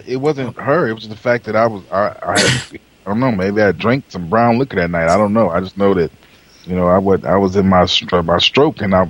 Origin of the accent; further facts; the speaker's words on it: Detroit, Michigan, United States; I'm from Detroit. You ain't blindfold me.